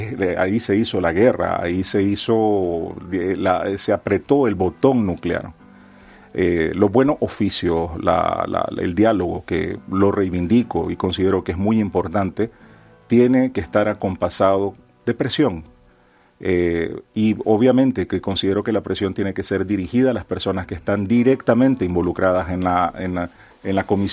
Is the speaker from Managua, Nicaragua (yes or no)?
yes; Managua, Nicaragua; Yo soy de Managua. Lo que siempre digo, aunque tengo la vertiente española, porque también soy español y amo España, Nicaragua es mi centro, Nicaragua es mi ombligo, Nicaragua es lo que me define.